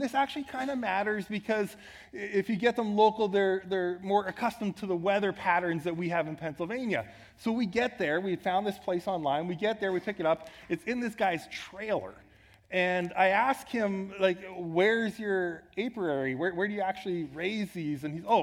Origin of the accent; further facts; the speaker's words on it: Saskatoon, Saskatchewan, Canada; I grew up in Saskatoon, Saskatchewan, Western Canada. The rest of our family was all out east.